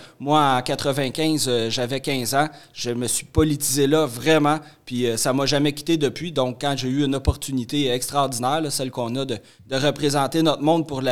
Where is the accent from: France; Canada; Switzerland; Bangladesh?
Canada; Saint-Jean-de-Matha, Quebec; Moi, je viens de Saint-Jean-de-Mata, c'est dans Matawini.